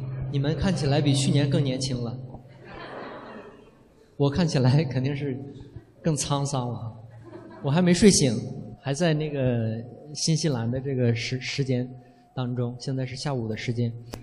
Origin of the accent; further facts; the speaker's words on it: China; 我是从那个中国来的